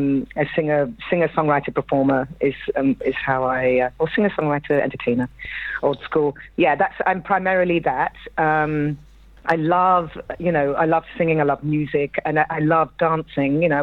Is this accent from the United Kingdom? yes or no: yes; London, United Kingdom; I was born in London. I was born and bred in London, So I went to stage school, Corona Stage School in Chiswick when I was 12 or 13.